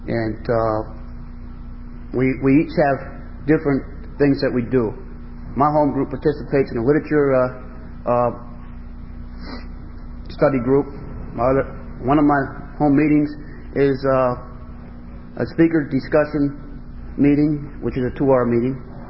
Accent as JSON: {"language": "English", "town": "Allentown", "region": "Pennsylvania", "country": "United States", "said": "And I'm from Allentown. And, we had a lot of problems at one time with this tradition where I come from."}